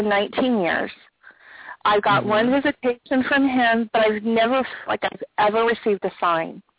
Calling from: California, United States; California.

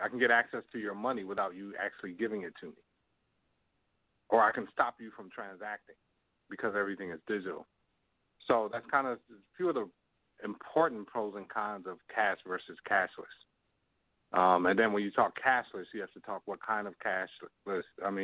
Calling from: Toronto, Ontario, Canada; calling you from Toronto.

